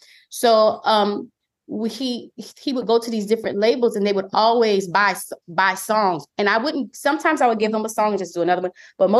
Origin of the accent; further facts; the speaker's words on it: New Orleans, Louisiana, United States; And I'm from New Orleans. I don't play all that.